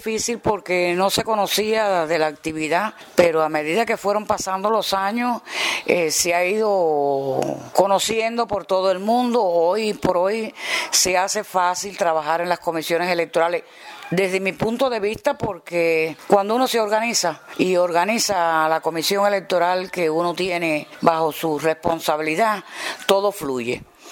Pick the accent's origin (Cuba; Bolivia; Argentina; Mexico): Cuba; como mujer, como revolucionaria, como cubana